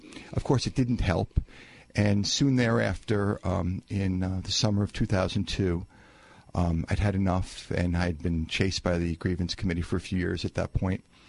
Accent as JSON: {"language": "English", "region": "New York", "country": "United States", "tie": "born or raised there", "said": "Well, I grew up in Long Island, and I was kind of a normal kid in high school."}